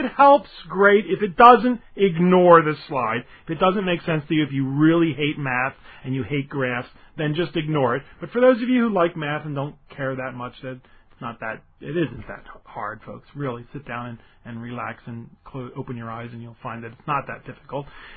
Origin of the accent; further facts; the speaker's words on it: Philadelphia, Pennsylvania, United States; You understand, I'm from Philadelphia. I'm Italian. My grandparents were all from Italy.